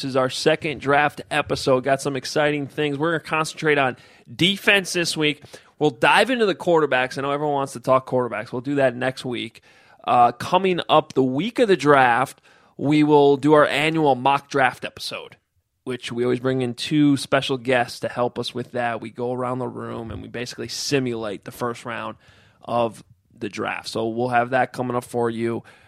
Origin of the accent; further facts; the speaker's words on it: Chicago, Illinois, United States; I mean, we grew up in Chicago, so we kind of know what Bears fans are.